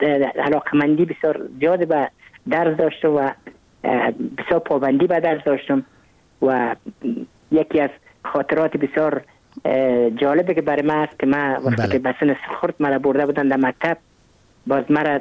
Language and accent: Persian; Kabul, Afghanistan; من متولد کابل هستم، در نای اول کابل تولد شدیم.